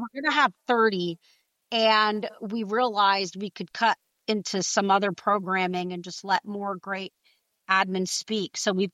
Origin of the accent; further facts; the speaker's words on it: New Jersey, United States; And I'm going to say guys because I'm from Jersey and I'm Italian.